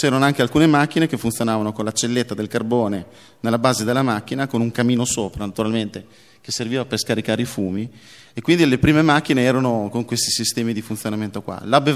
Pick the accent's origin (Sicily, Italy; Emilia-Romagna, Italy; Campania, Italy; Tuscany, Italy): Emilia-Romagna, Italy; Io sono romagnolo, quindi Arezzo è in Toscana, molto vicino a casa mia